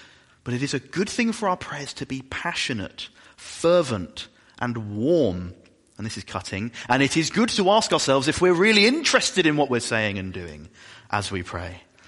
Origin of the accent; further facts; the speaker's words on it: England, United Kingdom; Now, I'm conscious that we're all English.